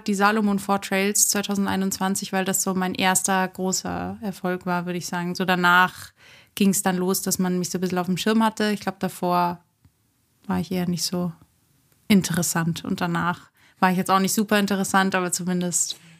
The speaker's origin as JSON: {"language": "German", "town": "Munich", "region": "Bavaria", "country": "Germany", "said": "Ich komme und lebe aus München und in München. War zum Studium mal in Bamberg, aber bin jetzt wieder zurück und könnte glücklicher nicht sein."}